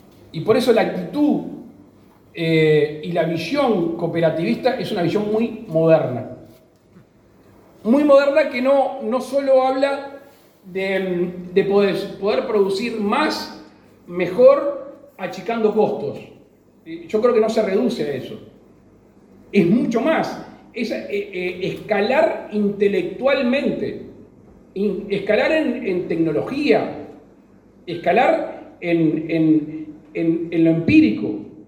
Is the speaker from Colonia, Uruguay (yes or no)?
yes; Colonia, Uruguay; yo soy de acá del Pago, mi familia materna es de Colonia, yo soy bautizado en Tararira